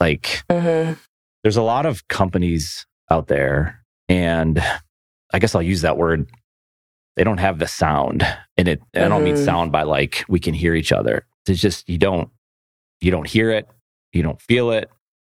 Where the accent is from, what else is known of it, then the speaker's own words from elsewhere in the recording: Buffalo, New York, United States; When I came down south, and I would say, I'm from Buffalo. And they say, oh, I have friends in New York City. And I'm like, Cleveland's closer.